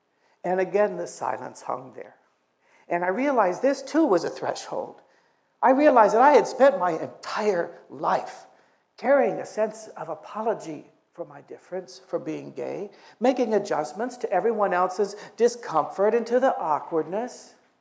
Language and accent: English; Long Beach, California, United States; the Bay was a place that for each of us held these indelible, joyful memories of times growing up in Long Beach.